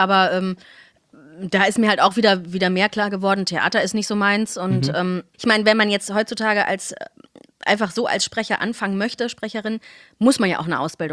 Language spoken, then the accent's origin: German; Cologne, North Rhine-Westphalia, Germany; Ich bin in Köln geboren, aufgewachsen.